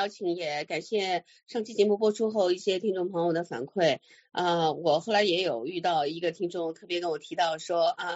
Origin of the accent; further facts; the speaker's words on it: Switzerland; 因为长期小的时候一直在瑞士嘛